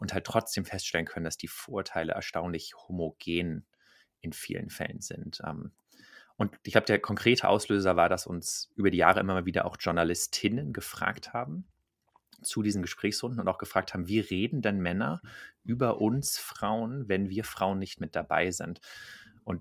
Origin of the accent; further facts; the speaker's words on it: Berlin, Germany; Ich bin ursprünglich aus Berlin, Berater, Autor.